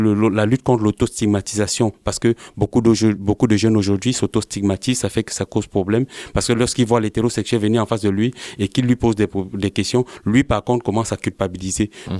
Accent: Cameroon; Curieusement, moi je suis Camerounais

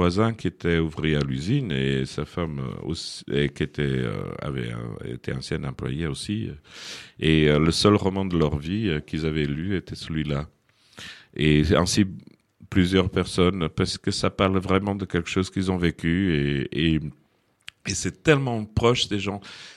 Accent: Porto, Porto District, Portugal; Alhandra, petite ville que je connais bien, où je vais chaque fois au Portugal, qui est ma ville d'adoption, puisque je suis de Porto

